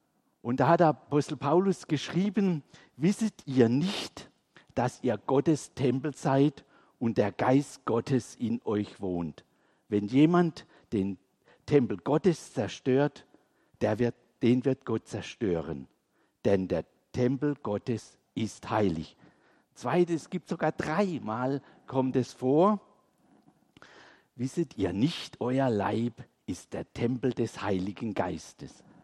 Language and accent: German; Unteröwisheim, Baden-Württemberg, Germany; born there; Ich kenne Bad Schönborn aus meiner Jugend. Ich bin gebürtig aus Unterövisheim